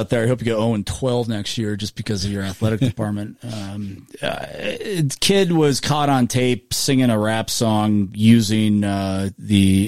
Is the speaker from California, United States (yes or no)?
yes; Oakland, California, United States; I grew up in Oakland in the 80s.